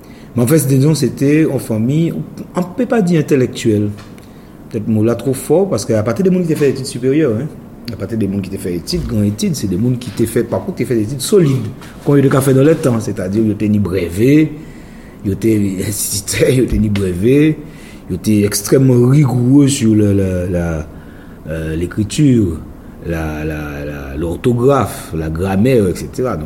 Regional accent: Fort-de-France, Martinique; Donc, en partie, qu'on est de Fort-France, en partie, qu'on est toute Martinique.

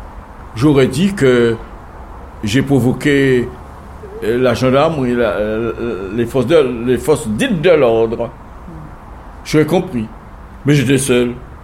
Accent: Guadeloupe, France; Et je ne réfléchis même pas en tant que Guadeloupéen. Je réfléchis en tant que Français. Je suis un Français.

